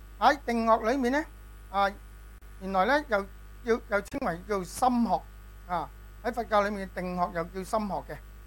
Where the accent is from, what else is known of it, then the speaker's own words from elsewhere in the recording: China; 所以點解我哋中國人有如果接觸咗呢種咁嘅講法嘅時候